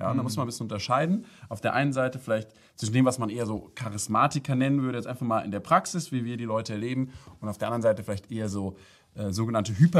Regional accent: Germany; Also wir kommen aus Deutschland. In Deutschland ist man eher geprägt so zum Nüchternen eher.

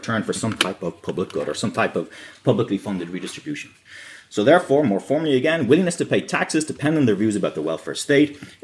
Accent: Ireland; now in Oxford, United Kingdom; So some of you may have guessed by my accent that I'm not actually British. Maybe you haven't, but I'm not British. I'm Irish. But I live in the UK. When I moved to the UK, when I first moved to Oxford

